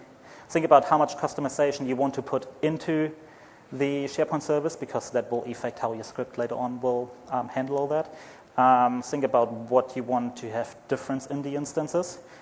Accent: Germany; accent: German; English is a second language; moved away; Just so you know, my accent is German. I'm not funny at all. Sometimes I think I had to leave Germany because I developed some kind of humor.

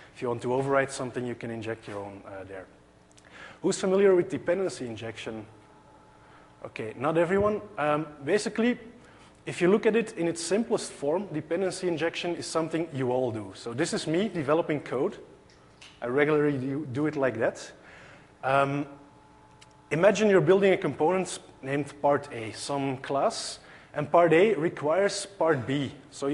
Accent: Belgium; I'm from Belgium.

